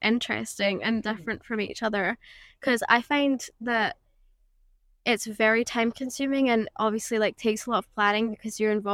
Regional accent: Glasgow, Scotland, United Kingdom; I'm from the South Side, but I can't say that there's... Well, I don't know. Haven't lived there in a while.

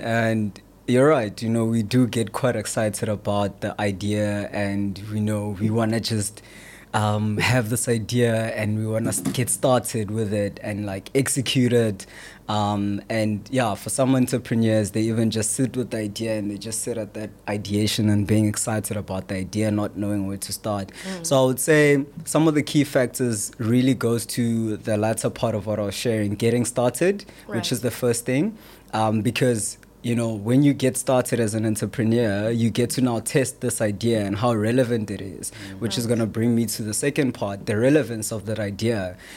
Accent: Pretoria, Gauteng, South Africa; now in Cape Town, South Africa; I'm originally from Pretoria. I studied at the University of Pretoria

